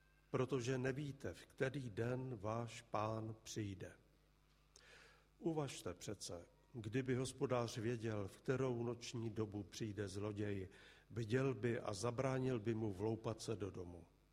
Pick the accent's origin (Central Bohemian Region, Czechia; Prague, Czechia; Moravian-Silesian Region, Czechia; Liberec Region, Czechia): Prague, Czechia; Já si vzpomínám, když jako kluk jsem tamhle na Vinohradech viděl takový malý krámek